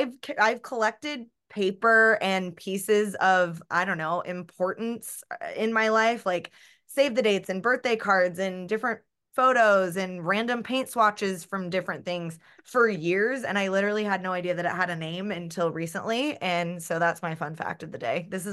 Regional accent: Tucson, Arizona, United States; I grew up in Arizona. I grew up in Tucson. I went to the University of Arizona.

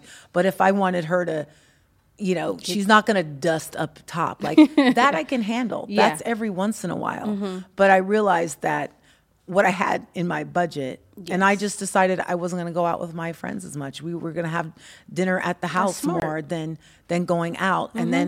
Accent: California, United States; That's not really a California thing. Like I'm from California.

